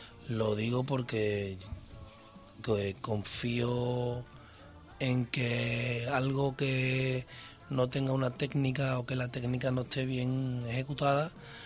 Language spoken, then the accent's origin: Spanish; Seville, Andalusia, Spain; mi barrio, en Los Remedios. Bueno, aunque nací en la calle Baños, pero me crié en Los Remedios.